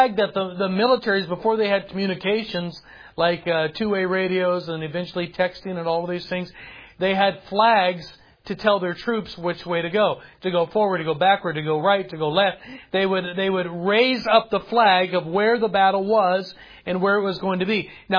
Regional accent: United States; As an American, I could get pretty mouthy on the island of Madagascar

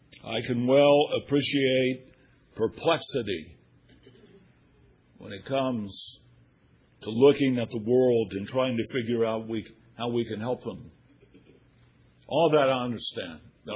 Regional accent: Winston-Salem, North Carolina, United States; I'm very thankful I was born in America. I'm very thankful for the childhood that I had. As I was thinking about how society has changed, I was remembering I grew up in Winston-Salem.

